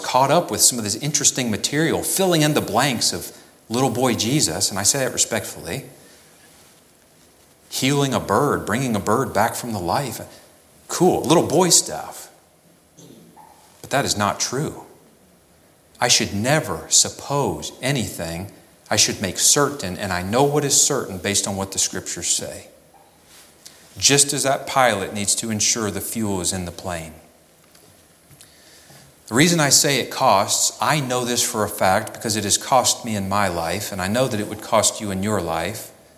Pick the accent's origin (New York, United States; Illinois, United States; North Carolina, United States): North Carolina, United States; You know, I'm from Cleveland County. Broad River runs through Cleveland County.